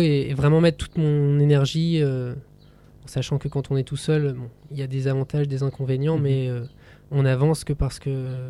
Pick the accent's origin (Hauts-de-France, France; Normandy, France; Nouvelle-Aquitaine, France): Hauts-de-France, France; Calais; now in Lille, France; Je suis un jeune homme de 27 ans qui habite Lille. Je suis originaire de Calais.